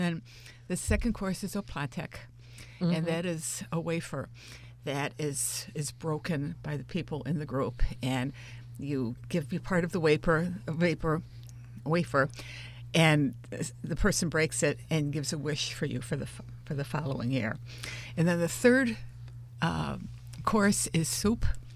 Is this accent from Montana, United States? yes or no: no; Chicago, Illinois, United States; Thank you. I'm a Chicagoan.